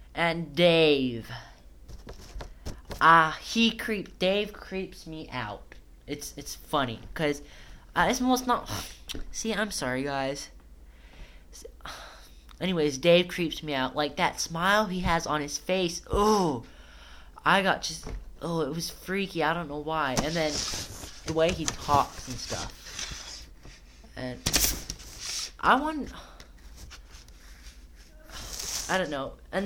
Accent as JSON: {"language": "English", "region": "Hawaii", "country": "United States", "said": "since I am from Hawaii, I kind of know where a lot of places they film flashbacks and stuff are from."}